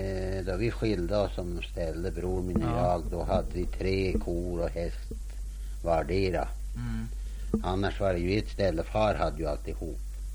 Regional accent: Fjällby, Gävleborg County, Sweden; born there; Jag är född i Åkerbrännan, Fjällby, 3 mil från Ljusdalsplatsen.

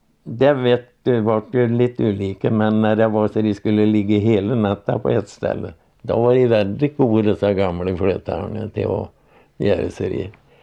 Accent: Järnskogen, Värmland, Sweden; Det var när jag var hemma i Järnskogen.

